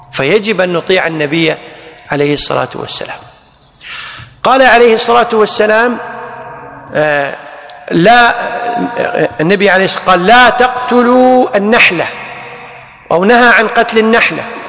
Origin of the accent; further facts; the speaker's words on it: Kuwait; أو بعض الناس عندنا بالكويت يسمونها التفلة